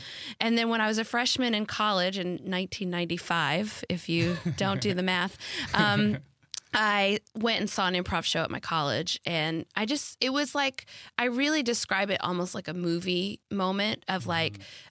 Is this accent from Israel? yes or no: no; Arkansas, United States; I'm from Arkansas. We'd go around the state